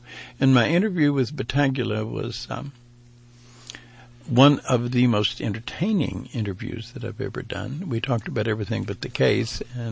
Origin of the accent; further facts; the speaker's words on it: Cloverleaf, Texas, United States; And I grew up in Cloverleaf, which is next door, which is a little bit downwind from Channelview